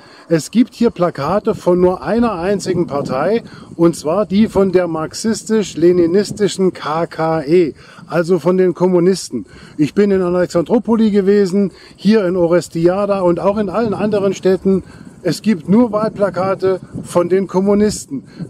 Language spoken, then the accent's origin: German; Germany; Ich habe mich also als Deutscher zu erkennen gegeben und womit verbindet man mich als Deutschen hier im Ausland?